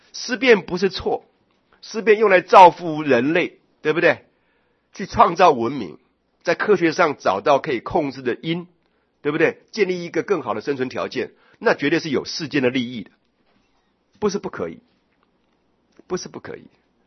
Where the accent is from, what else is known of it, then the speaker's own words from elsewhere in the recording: Taiwan; 可是印度人跟我们台湾跟我们中国人不太一样